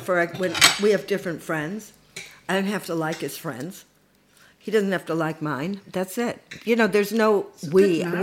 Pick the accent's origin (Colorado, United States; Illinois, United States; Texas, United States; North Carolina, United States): Illinois, United States; Evanston; moved away; Evanston, Illinois.